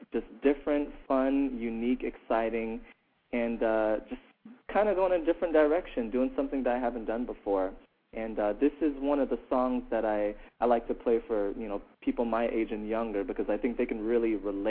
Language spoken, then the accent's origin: English; Tampa, Florida, United States; And I actually have a CD release party in Tampa on Wednesday here in my hometown.